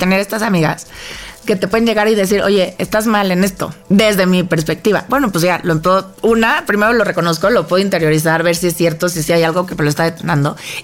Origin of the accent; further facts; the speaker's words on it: Mexico; y es que además a los mexicanos nos gusta que nos hablen bonito